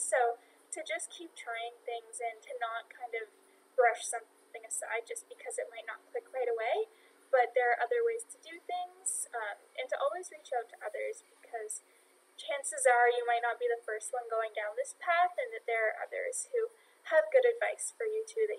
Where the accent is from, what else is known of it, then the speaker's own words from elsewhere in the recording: Ottawa, Ontario, Canada; I'm from Ottawa, and so we drove to Montreal and flew out of Montreal